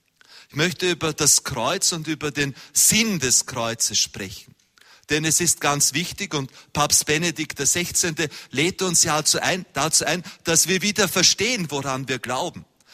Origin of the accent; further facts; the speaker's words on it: Austria; In Österreich sagen wir viel Ehr, viel G'scher.